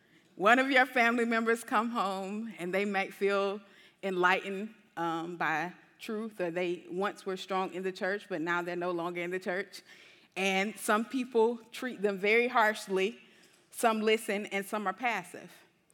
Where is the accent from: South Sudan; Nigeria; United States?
United States; Jacksonville, Florida; I've never grown up in a what you call urban area. I'm from Jacksonville. I always lived in the suburbs.